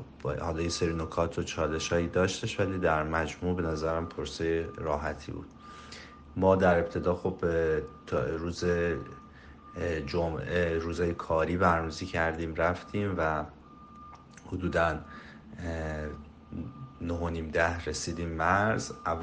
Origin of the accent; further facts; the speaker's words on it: Iran; حالا چون ما ایرانی هستیم شروع میکنن که دلیل سفر رو میپرسن